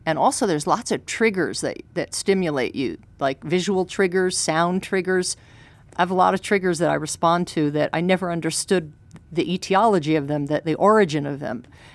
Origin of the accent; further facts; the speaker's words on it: New Jersey, United States; As a kid, I used to walk along the Jersey Shore, New Jersey, because I'm from New Jersey, and we'd spend a couple weeks on vacation every summer.